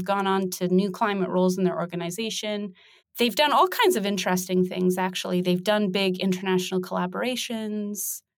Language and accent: English; Canada; moved away as an adult; now in United Kingdom; Being Canadian, I was sort of trained in, for lack of a better word, a really American objectivity tradition. When I came to the UK